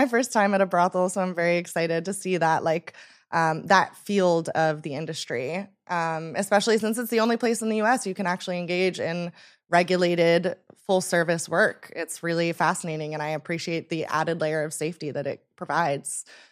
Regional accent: New York, United States; also born or lived in Las Vegas; So I never say born and raised, because I grew up in New York the first half of my life. And then I was in Vegas from 10 to 20.

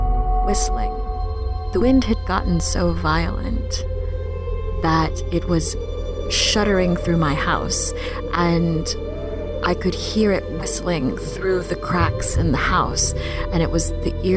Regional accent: Philippines; now in New Orleans, United States; I came to New Orleans in 2001 with my two parents. We're immigrants from the Philippines.

